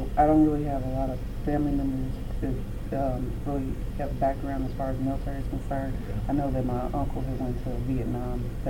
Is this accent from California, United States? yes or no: no; Frankfort, Kentucky, United States; I was born in Frankfort, Kentucky in 1967, October 5th.